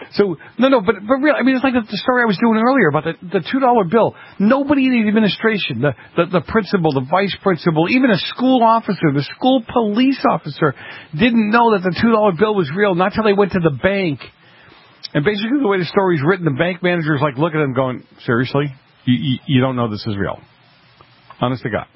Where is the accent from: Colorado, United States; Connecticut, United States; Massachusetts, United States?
Massachusetts, United States; Boston; I'm from Boston. We used to go down there just to taunt you guys.